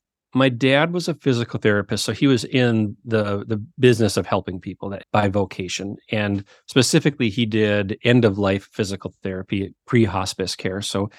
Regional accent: Duluth, Minnesota, United States; accent: Minnesotan; So I grew up in northern Minnesota in Duluth, right on the tip of Lake Superior. So if you hear some accent happening in my voice, it's very Minnesotan, and was one of five kids

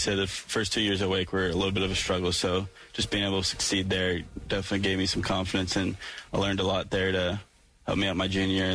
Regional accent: Massachusetts, United States; The Cape, I mean, just growing up in Massachusetts, you always hear about the Cape, and I was really excited to get to play there

